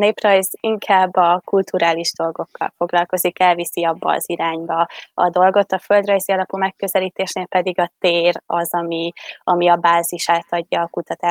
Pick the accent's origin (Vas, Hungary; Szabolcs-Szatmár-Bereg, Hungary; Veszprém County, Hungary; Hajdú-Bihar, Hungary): Vas, Hungary; én az őrség mellett egy kis falucskában nőttem fel